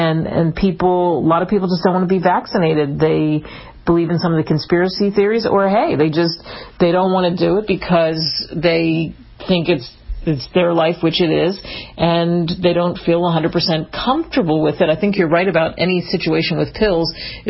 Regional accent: Philadelphia, Pennsylvania, United States; I grew up in Philly, and my brother-in-law is a cop.

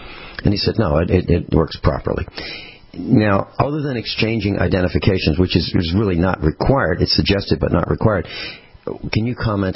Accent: Virginia, United States; I came from Virginia, the Commonwealth of Virginia

